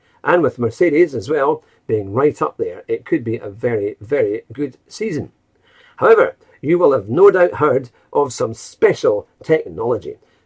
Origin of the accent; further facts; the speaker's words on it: United Kingdom; As a Brit